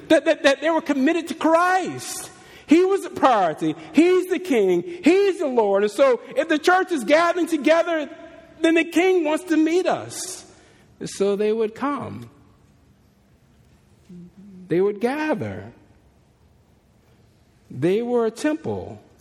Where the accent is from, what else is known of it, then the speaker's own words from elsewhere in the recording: Los Angeles, California, United States; I'm from Los Angeles.